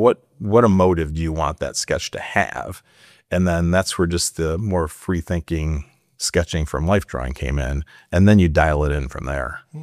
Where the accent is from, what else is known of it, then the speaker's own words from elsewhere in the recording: Cleveland, Ohio, United States; I grew up in Cleveland, Ohio, so still Midwest USA.